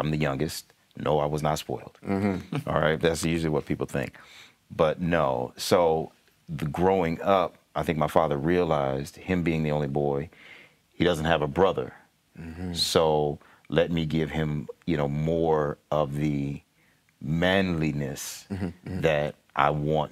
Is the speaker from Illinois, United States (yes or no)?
yes; Illinois, United States; I was born and raised in Illinois.